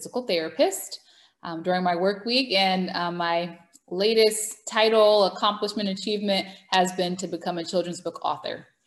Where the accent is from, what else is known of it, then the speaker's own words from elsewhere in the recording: New York, United States; I am originally from New York, Long Island. And born and raised there, went to school up north as well in Michigan, studied abroad for a little bit, and now I live in southern Georgia.